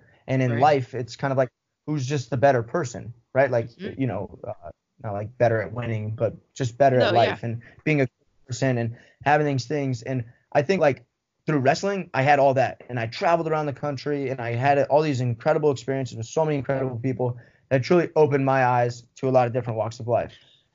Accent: Cheyenne, Wyoming, United States; So I was born in Cheyenne, Wyoming, and it's where I grew up. I moved a little bit when I was a kid, but not really anything that I truly remember.

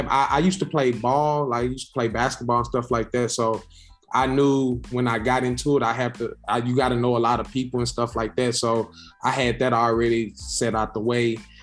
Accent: Houston, Texas, United States; I'm from Houston, Texas.

